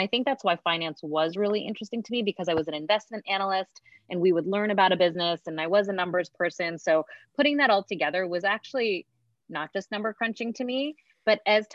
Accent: Pittsburgh, Pennsylvania, United States; My parents immigrated to Pittsburgh, Pennsylvania from India in the 60s. They were actually both physicians and just came here for a better life for us. And education was a huge part of how we grew up.

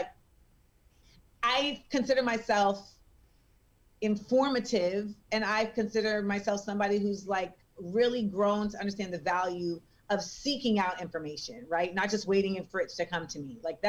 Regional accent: Orlando, Florida, United States; on me growing up in Orlando.

